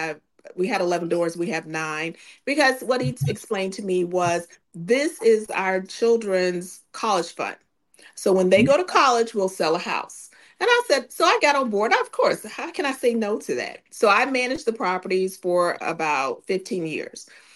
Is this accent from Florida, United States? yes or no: no; Augusta, Georgia, United States; now in Atlanta, United States; My husband and I are from Augusta, Georgia. I'm here from Atlanta.